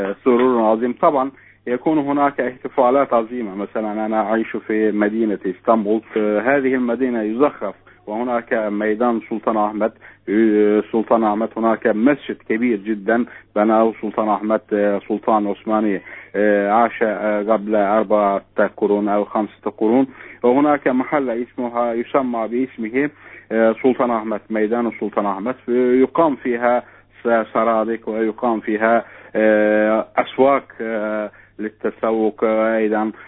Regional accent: Turkey; Arabic is a second language; أصلا هذه الصلاة يعتبر عندنا في تركيا سنة

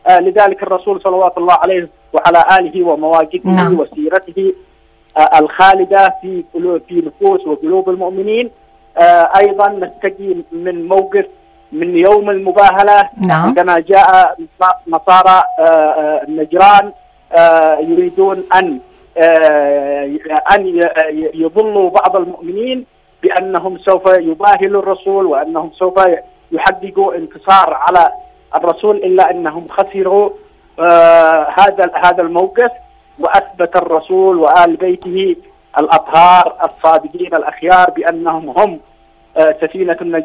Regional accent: Yemen; لذلك نحن كشعب يمني

